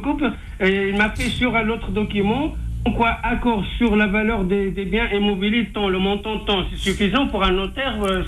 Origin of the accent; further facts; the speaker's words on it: Morocco; Je suis marocain, je vous le dis franchement